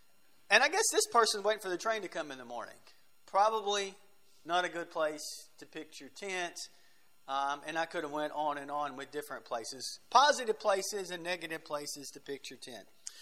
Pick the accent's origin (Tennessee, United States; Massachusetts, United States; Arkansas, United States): Tennessee, United States; I think he forgot, but I'm from Tennessee.